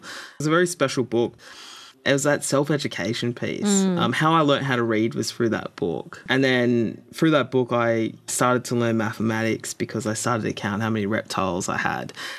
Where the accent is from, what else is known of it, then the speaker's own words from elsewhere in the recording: Dapto, New South Wales, Australia; assumed I was dumb because I was Koori and I came from Dapto.